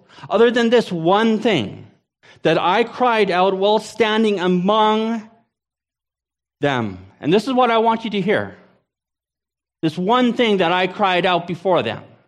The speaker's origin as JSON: {"language": "English", "country": "Canada", "said": "I'm Canadian. I don't get goosebumps."}